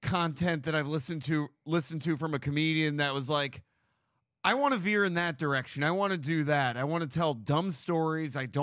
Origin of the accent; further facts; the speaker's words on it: New York City, New York, United States; And I grew up on the Upper West Side.